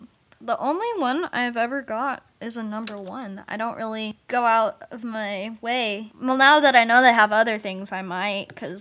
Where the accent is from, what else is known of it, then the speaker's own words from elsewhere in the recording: Texas, United States; also born or lived in Arkansas; I was born in Arkansas, moved to Texas, so mostly a Texan because I remember my whole life here.